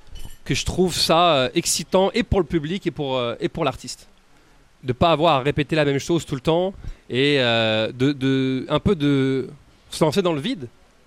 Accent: Quebec, Canada; parce qu'en tant que Québécois, je pense qu'on ne sait pas comment les autres gens sont

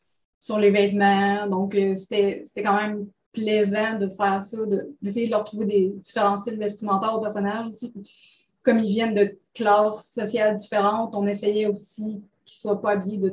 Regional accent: United States; on avait une tendance à faire les architectures plus américaines parce qu'on est américain

